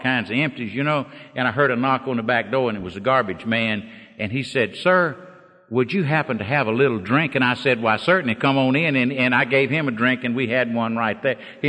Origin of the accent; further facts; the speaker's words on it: Mississippi, United States; I got out of the Air Force and I went back to my hometown and down in Mississippi